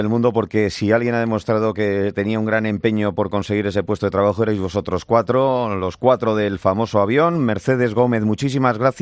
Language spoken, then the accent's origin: Spanish; Bilbao, Basque Country, Spain; yo soy de Bilbao y se suele decir esto parece una bilbainada